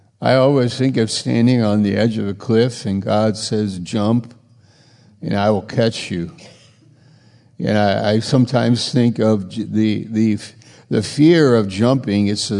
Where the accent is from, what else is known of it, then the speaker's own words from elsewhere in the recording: New York, United States; I was in Maine. I'm from New York. I was just there this summer.